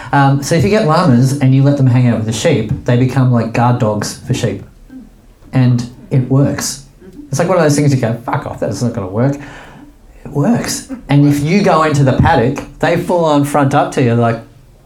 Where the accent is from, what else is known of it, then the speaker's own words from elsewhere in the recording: Wales, United Kingdom; I was in Wales, I was born in Wales, and so I was living in Wales when Charles and Di got married